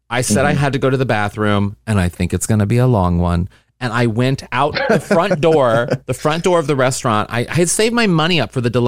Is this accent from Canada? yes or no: no; St. Louis, Missouri, United States; No, I did not. I grew up in St. Louis, Missouri.